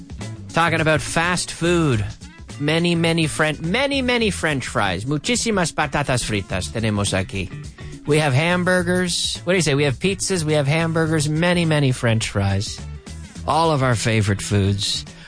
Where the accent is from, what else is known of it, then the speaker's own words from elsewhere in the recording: Liverpool, Nova Scotia, Canada; when I was about 8 years old, there was a deli in my hometown of Liverpool, Nova Scotia, Canada.